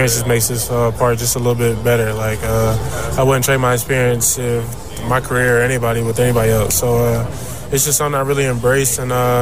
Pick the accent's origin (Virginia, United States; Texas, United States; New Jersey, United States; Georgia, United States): Virginia, United States; Roanoke; I know Roanoke's, they're always behind us, being my hometown.